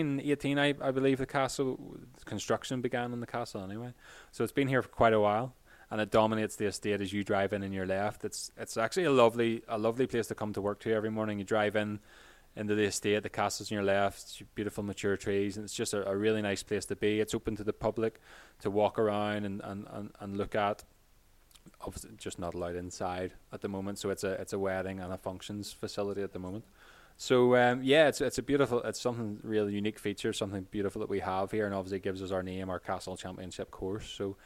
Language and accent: English; Carrickfergus, Northern Ireland, United Kingdom; I live in Carrickfergus, which is just north of Belfast and about 40 minutes from Gallagher here. So I grew up obviously in Carrickfergus playing a lot of golf, junior golf, and I went to college locally, the Ulster University